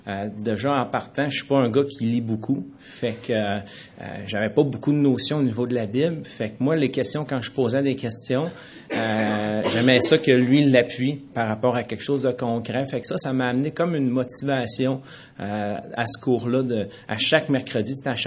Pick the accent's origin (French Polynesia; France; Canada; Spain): Canada; Chicoutimi, Quebec; born there; Je suis né à Chicoutimi.